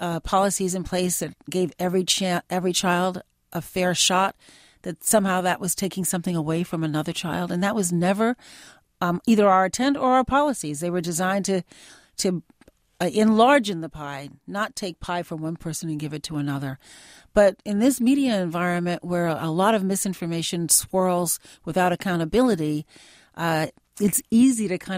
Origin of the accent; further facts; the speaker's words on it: Chicago, Illinois, United States; I come from Chicago. It's pretty rough and tumble politics there.